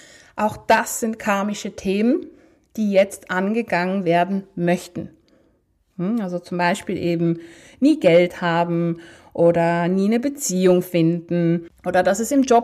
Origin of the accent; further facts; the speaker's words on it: Poland; ich komme ja aus Polen, wie du weißt